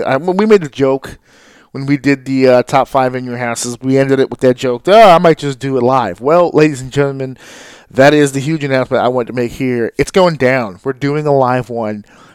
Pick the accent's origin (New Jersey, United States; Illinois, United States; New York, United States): New York, United States; So, of course, the Northeast really supports me hard. This is where I'm from. I'm from New York.